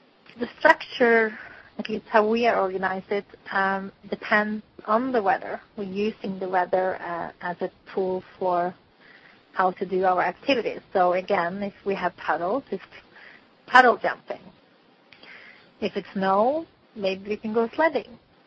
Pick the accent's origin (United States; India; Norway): Norway; like I'm from Norway, I might go home to Norway.